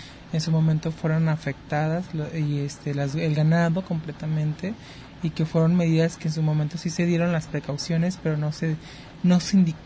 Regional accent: Tomatlán, Jalisco, Mexico; yo soy del municipio de Tomatlán, también se inundó y me tocó limpiar

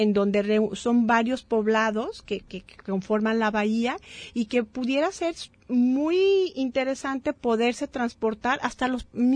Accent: Guadalajara, Jalisco, Mexico; yo no soy de aquí, yo soy de Guadalajara, pero tengo 6 años, voy para 7 años que me vine a vivir aquí.

